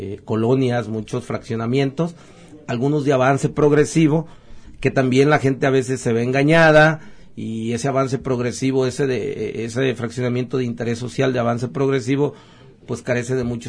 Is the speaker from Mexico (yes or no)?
yes; Autlán, Jalisco, Mexico; Los que somos de aquí de Autlán